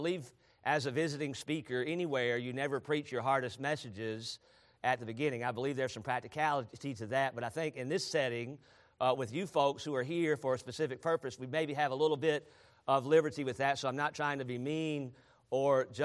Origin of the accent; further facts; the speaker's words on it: Charlotte, North Carolina, United States; When I was a kid, I grew up in Charlotte, North Carolina, not too far down the road from here.